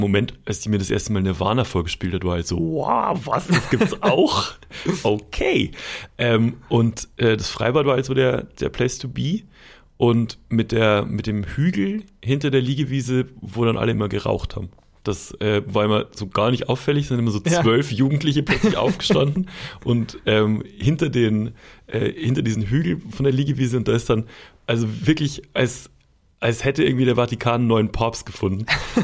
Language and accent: German; Schwandorf, Bavaria, Germany; Schwandorf, also der Ort, wo ich aufgewachsen bin, ist relativ, also es ist keine schöne kleine bayerische Stadt. Und da gab es halt so eine Innenstadt, in Anführungszeichen, da wohnen, keine Ahnung, 9000 Leute in der kompletten Stadt, also richtig klein.